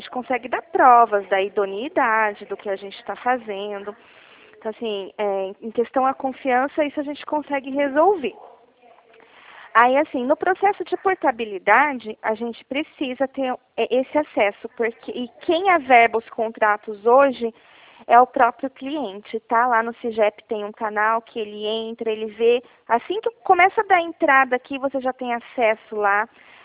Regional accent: Presidente Prudente, São Paulo, Brazil; Eu sou do interior de São Paulo

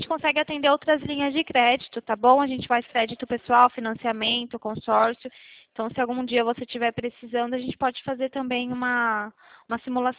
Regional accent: Valinhos, São Paulo, Brazil; A gente é de Valinhos, próximo

